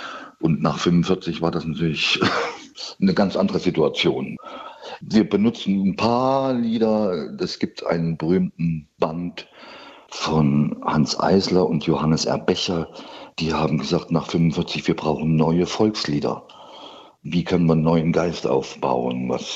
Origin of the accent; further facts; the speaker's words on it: East Germany, Germany; Ich komme ja aus dem Osten